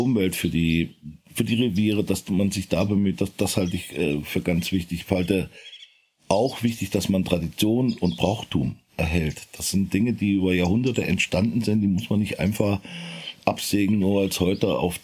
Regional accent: Hesse, Germany; Wir haben leider bei uns in Nordhessen nicht mehr die großen Niederwildstrecken wie früher

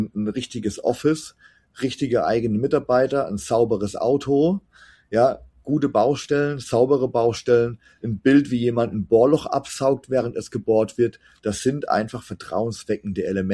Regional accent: Bruchsal, Baden-Württemberg, Germany; gerade ich komme aus Bruchsal hat 40.000 Einwohner

